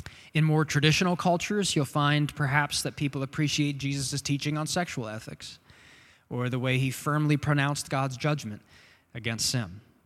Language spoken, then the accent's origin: English; United States; it's not very difficult, as an American at least, to know how to feel about the Russian invasion of Ukraine, right?